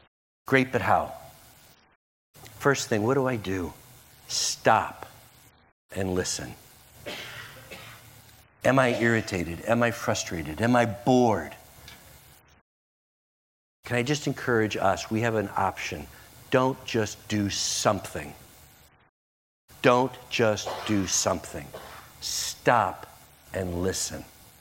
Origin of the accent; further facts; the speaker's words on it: United States; I can do what I want because I'm an American.